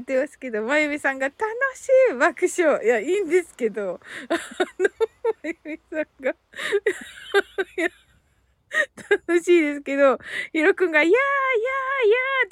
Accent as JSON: {"language": "Japanese", "region": "Kyushu", "country": "Japan", "said": "これはね、私たち九州人のね、運動会の時の座る時の掛け声なんですよ"}